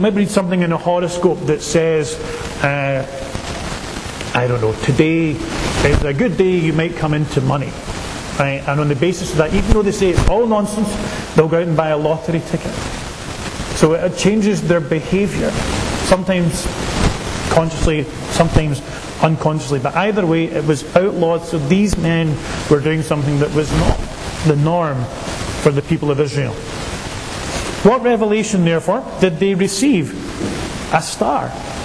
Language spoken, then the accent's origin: English; Glasgow, Scotland, United Kingdom; I'm from Glasgow